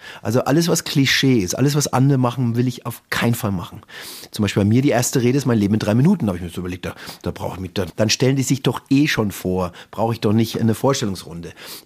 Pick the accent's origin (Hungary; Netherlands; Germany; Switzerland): Germany; Coburg, Bavaria; now in Barcelona, Spain; das ist wie bei uns in Coburg.